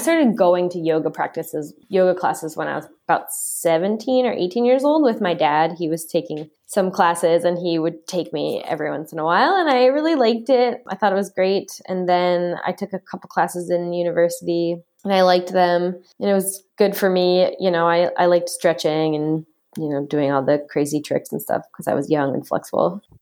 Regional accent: New Jersey, United States; moved away as an adult; also born or lived in Montreal; I'm from New Jersey, from the U.S., and yeah, we moved out here 6 years ago, and we've been here since.

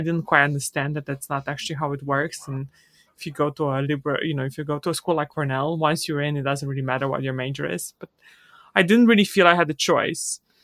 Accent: Romania; I grew up in Romania and during communism from a poor family

